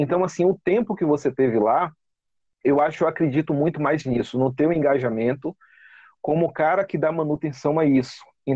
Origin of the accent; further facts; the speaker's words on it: Bahia, Brazil; Como eu sou da Bahia, eu escuto